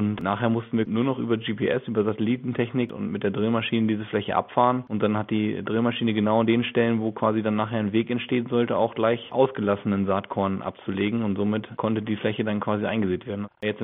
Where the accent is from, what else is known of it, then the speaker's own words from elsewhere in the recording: Rhede, North Rhine-Westphalia, Germany; das ist das Wappen aus der Rhede, dem Ort, wo ich herkomme.